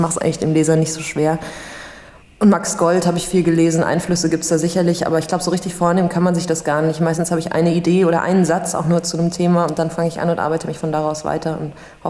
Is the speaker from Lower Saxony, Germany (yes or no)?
no; Bavaria, Germany; wenn ich jetzt so meine Jugend in Bayern schreiben würde, wäre es ein anderer Blick auf mich